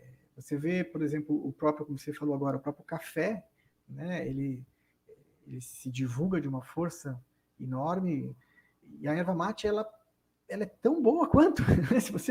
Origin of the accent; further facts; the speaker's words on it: Rio Grande do Sul, Brazil; Eu sou gaúcho, tomo mate desde de guri